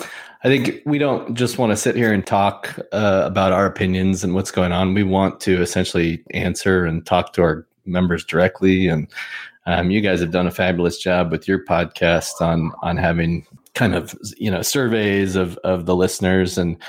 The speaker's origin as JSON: {"language": "English", "region": "California", "country": "United States", "tie": "born or raised there", "said": "I grew up eventing on the West Coast, though, in California."}